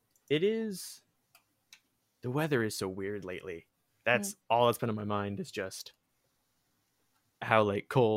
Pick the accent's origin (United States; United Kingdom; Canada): Canada; Sarnia, Ontario; I'm from Sarnia, a very small town.